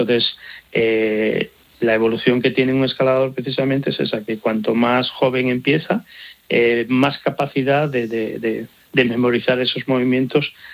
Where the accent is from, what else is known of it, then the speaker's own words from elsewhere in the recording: Galicia, Spain; yo que me inicié, soy gallego, y me inicié en el dique de abrigo, en una muralla del puerto de La Coruña